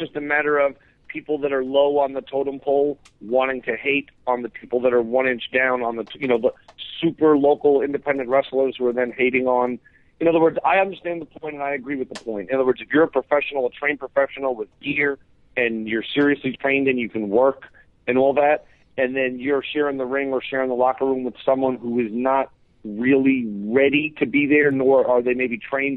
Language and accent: English; New York City, New York, United States; Yeah, like growing up in New York City, was a wrestling, it still is, I guess, a wrestling town.